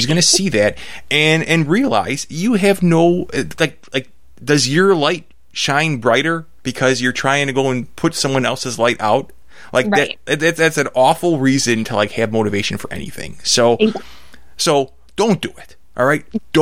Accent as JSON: {"language": "English", "town": "Chicago", "region": "Illinois", "country": "United States", "said": "because I'm from Chicago and we pronounce about every third vowel correctly here, I couldn't quite spell it."}